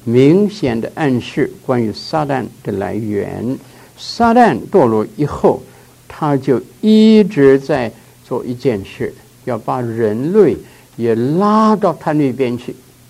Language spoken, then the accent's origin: Chinese; China; 所以我们中国人说满招寻谦受益，